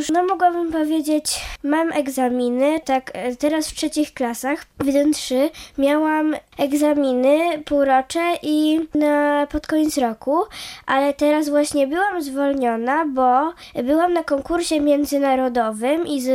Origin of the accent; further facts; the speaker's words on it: Bydgoszcz, Kuyavian-Pomeranian Voivodeship, Poland; Tak, jestem z Bydgoszczy.